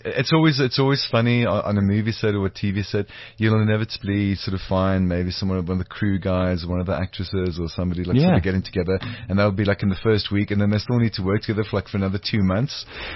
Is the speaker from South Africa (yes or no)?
yes; South Africa; because, you know, as South African actors, you can, unless you're doing like maybe a soapy for like 20 years or whatever